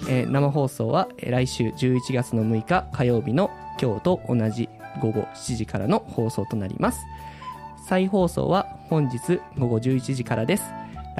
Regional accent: Kansai, Japan; accent: Kansai; ちょっと関西弁出ちゃった

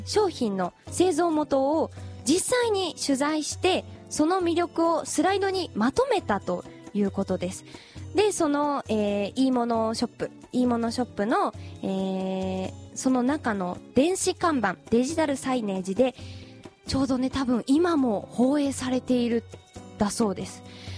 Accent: Maizuru, Kyoto, Japan; まあ、私舞鶴出身なんですけれども

